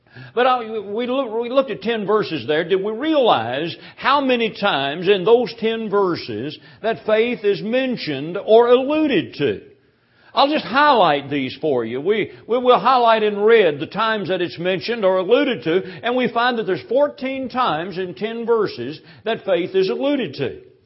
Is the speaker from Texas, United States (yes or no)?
no; Louisville, Kentucky, United States; He preached for several years there in my hometown of Louisville, Kentucky.